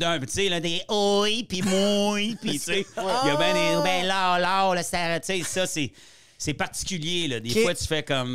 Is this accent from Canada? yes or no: yes; Gatineau, Quebec, Canada; also born or lived in Ottawa; Ben, j'ai resté à Gatineau quand j'étais jeune. Puis quand j'ai eu... Après ça, j'étais au Québec aussi. Les 10 premières années de ma vie, je suis né à Ottawa, mais je restais au Québec. Gatineau, Sainte-Agathe-des-Monts et Laurentides.